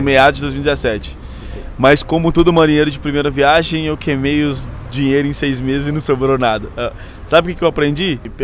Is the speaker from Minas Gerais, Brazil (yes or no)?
yes; Belo Horizonte, Minas Gerais, Brazil; Eu sou mineiro de BH, mas eu acho que de tanto de conversar com paulista pega, e carioca, né? No telefone, a gente pega.